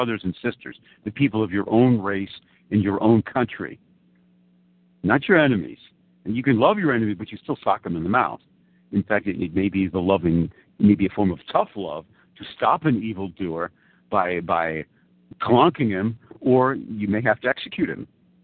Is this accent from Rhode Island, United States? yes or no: yes; Providence, Rhode Island, United States; which I grew up in Providence, Rhode Island, where Brown University is.